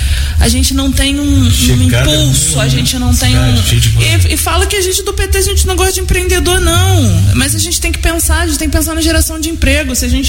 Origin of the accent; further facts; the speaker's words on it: Santo André, São Paulo, Brazil; sou do Prado, né, Santo André ali.